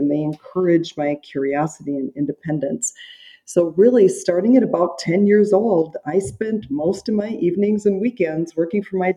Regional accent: Olivia, Minnesota, United States; So I grew up in Olivia, Minnesota. It's about 75 miles northwest of St. Peter.

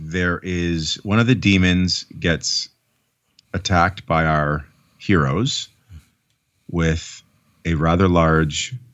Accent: Canada; I'll be honest with you, as a Canadian, I don't even know what Arbor Day is.

